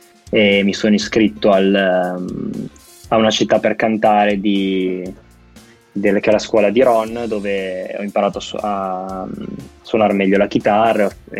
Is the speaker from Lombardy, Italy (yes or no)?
yes; Vigevano, Lombardy, Italy; io vengo da Vigevano, in provincia di Pavia.